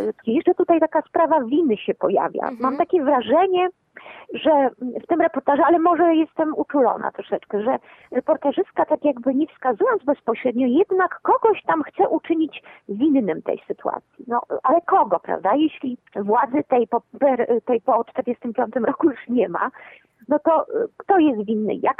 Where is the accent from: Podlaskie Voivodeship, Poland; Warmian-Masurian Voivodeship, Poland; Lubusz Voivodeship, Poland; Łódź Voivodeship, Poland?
Warmian-Masurian Voivodeship, Poland; Olsztyn; born there; ja się chętnie nazywam, na przykład Warmiaczką, tak? Bo urodziłam się właśnie w Olsztynie, czyli na Warmii.